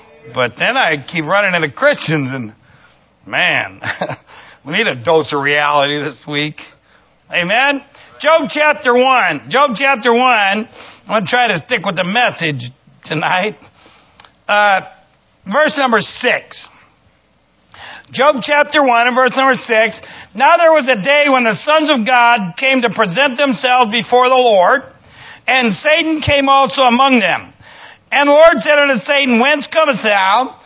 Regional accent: Ireland; That's an Irish proverb. I'm Irish. I can do that.

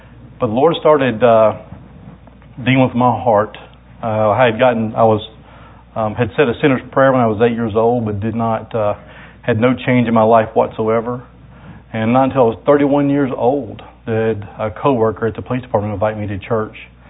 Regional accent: Springfield, Tennessee, United States; born there; I was born in Springfield, Tennessee, lived my whole life in that area, until I joined the military in 1990 to avoid going to jail.

